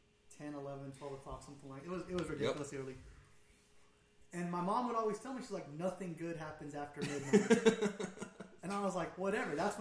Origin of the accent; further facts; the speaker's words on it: Los Angeles, California, United States; You know, I grew up in Los Angeles, mm-hmm. right?